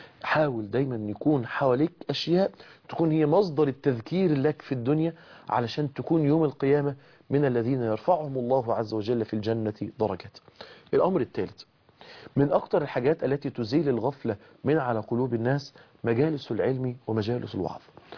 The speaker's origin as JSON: {"language": "Arabic", "town": "Mansoura", "region": "Dakahlia", "country": "Egypt", "tie": "born or raised there", "said": "احنا واحنا صغيرين ياما سافرنا للاماكن السياحية، وياما سافرنا، احنا كنا بنسافر من المنصورة لحد القاهرة علشان نروح القلعة، ونسافر نروح راس البر"}